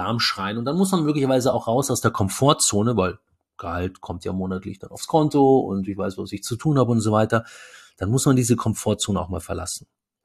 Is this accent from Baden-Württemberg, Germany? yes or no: no; Munich, Bavaria, Germany; Ja, wir kommen ja beide aus München